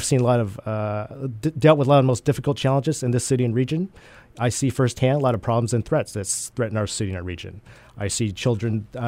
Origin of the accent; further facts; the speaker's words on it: Pullman, Washington, United States; now in Seattle, United States; I grew up in Pullman, Washington. I came here to the UW to study environmental chemistry, global warming, ozone depletion. I'm a second-generation Chinese-American.